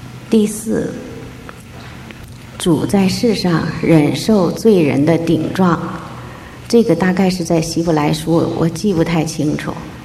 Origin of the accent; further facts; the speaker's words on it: China; 也让我们从国内来的这些人特别向我们的弱点挑战